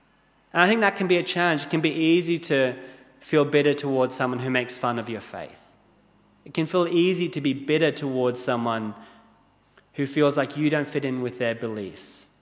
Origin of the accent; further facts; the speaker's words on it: Nairobi, Kenya; Well, I grew up in Kenya. In Nairobi, there's a train museum.